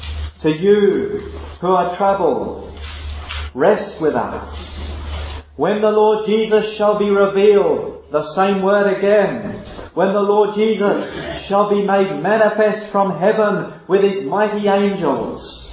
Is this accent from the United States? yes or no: no; United Kingdom; Now, I'm British, so I probably am supposed to take note of things like that.